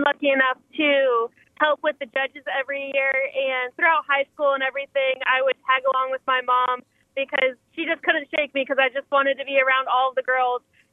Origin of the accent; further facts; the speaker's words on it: Hoopeston, Illinois, United States; There's truly nothing like it representing my hometown.